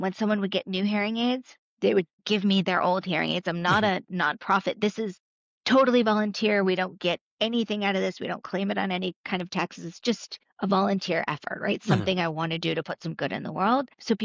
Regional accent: Connecticut, United States; now in Atlanta, United States; I don't have parents here in Atlanta. I grew up in Connecticut. My family moved to Florida.

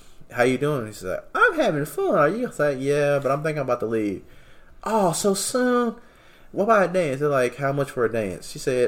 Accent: Birmingham, West Midlands, United Kingdom; I'm from Birmingham.

